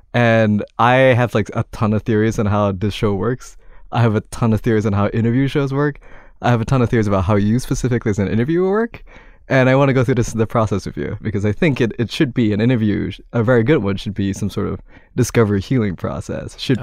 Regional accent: Kuala Lumpur, Federal Territory of Kuala Lumpur, Malaysia; moved away; I'm from Kuala Lumpur, Malaysia originally.

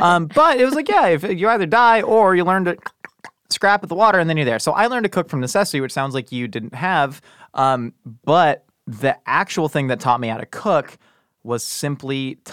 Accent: Columbia, Maryland, United States; born there; No, I was born in Columbia, Maryland.

